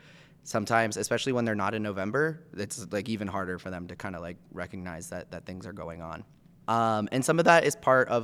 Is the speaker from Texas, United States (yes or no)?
yes; San Antonio, Texas, United States; So I grew up in San Antonio, Texas.